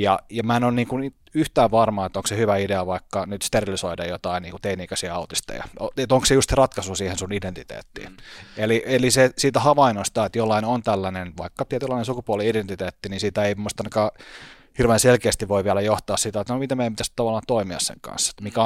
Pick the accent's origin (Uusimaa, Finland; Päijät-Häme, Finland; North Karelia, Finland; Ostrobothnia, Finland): Uusimaa, Finland; Helsinki; Mutta siis me ollaan itse asiassa tällainen hurja itähelsinkiläinen menneisyys. Mä oon siis varttunut Laajasalossa, Jolleksessa.